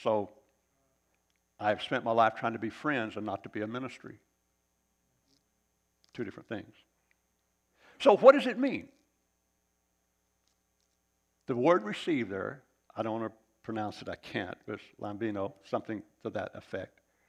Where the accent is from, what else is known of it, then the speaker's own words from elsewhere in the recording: Arkansas, United States; I was from Arkansas.